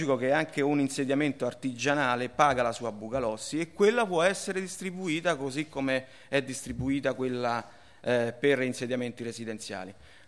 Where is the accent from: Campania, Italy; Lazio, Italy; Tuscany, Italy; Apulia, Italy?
Lazio, Italy; Rome; io sono di Casalotti